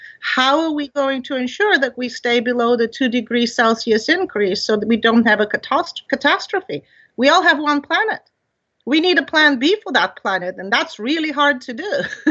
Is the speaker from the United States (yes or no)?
no; Tanzania; also born or lived in Eastern Europe; I grew up in East Africa, Tanzania, and traveled around the continent quite a bit.